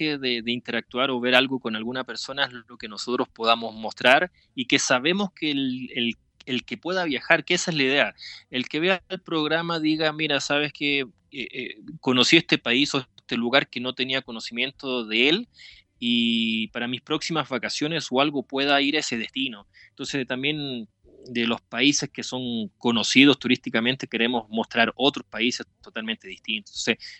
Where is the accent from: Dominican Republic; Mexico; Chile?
Chile; como chilenos nosotros tenemos un acento, tenemos una forma de hablar totalmente distinta, primero muy rápido. Y después de hablar rápido tenemos modismos que no se conocen en otros lugares, que solo chilenos pueden entender.